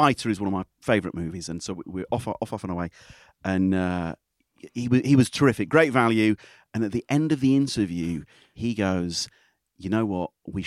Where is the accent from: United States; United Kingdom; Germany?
United Kingdom; Leeds, Yorkshire and the Humber; I'm from Leeds